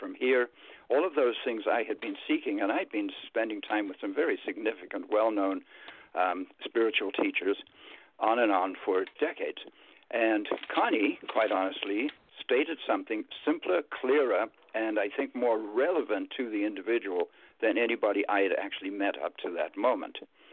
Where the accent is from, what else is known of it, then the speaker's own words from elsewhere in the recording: South Africa; I grew up in South Africa, as you said.